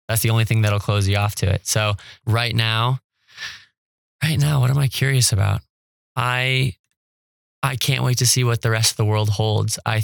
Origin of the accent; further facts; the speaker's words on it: California, United States; cause I'm coming from California where my neighborhood has a carbon watch council.